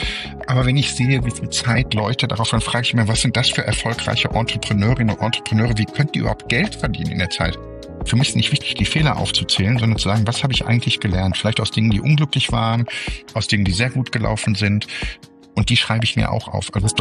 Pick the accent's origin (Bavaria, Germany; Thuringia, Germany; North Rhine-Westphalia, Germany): North Rhine-Westphalia, Germany; Essen; herzliche Grüße aus meiner Heimatstadt Essen, der wunderschönsten Stadt im Ruhrgebiet